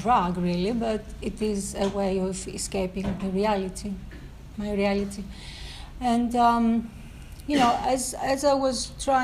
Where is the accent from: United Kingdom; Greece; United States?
Greece; And I was brought up in Greece, and in a suburban area, in a town, in a city.